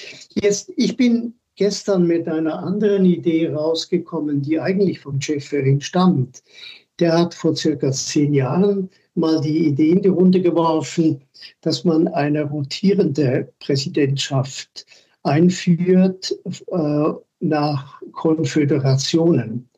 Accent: Switzerland; als Schweizer

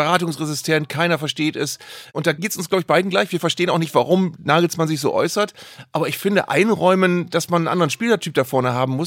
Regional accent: Weyhe, Lower Saxony, Germany; dass Dennis Undav ja in Weihe gespielt hat, meinem Heimatort, beim SC Weihe.

